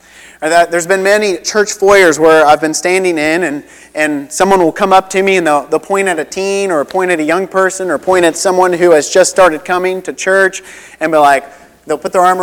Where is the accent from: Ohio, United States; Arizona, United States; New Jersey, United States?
Ohio, United States; in comparison to how I grew up in Ohio, where every hour my dad and I would be going out and shoveling snow